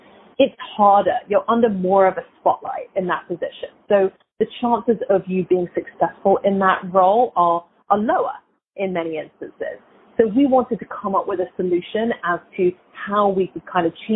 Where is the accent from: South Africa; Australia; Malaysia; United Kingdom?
United Kingdom; England; now in United States; I've been in the US since 2008. I'm clearly English by background, but I've been here since 2008.